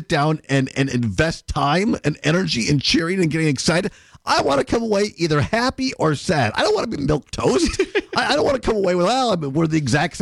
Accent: Wisconsin, United States; The sport is just structured different than an Americanized kid growing up in Southwest Wisconsin experience.

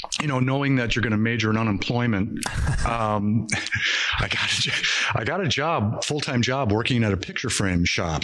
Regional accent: Milwaukee, Wisconsin, United States; But I went to high school here. I'm from Milwaukee.

